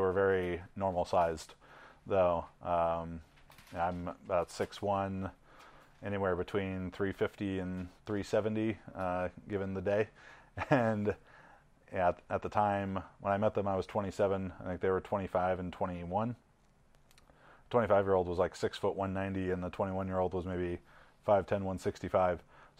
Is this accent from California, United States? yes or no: yes; Irvine, California, United States; I grew up in Irvine, California, which some may consider it the hood.